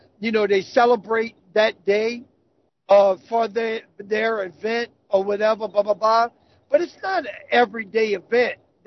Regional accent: New Orleans, Louisiana, United States; And the way that I say it, okay, I'm from New Orleans, okay. Let me just say it clear like that.

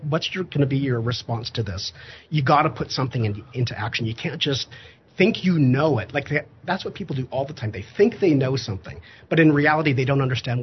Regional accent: Canada; It, like, I'm Canadian, right? So it's like I'm used to, like, really cold.

